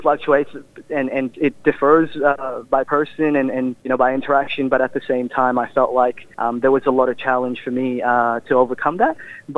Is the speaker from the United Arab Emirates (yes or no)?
yes; Dubai, United Arab Emirates; I grew up in Dubai, UAE, but my parents raised me up with the Filipino culture, and yeah, we've always had Catholic religion growing up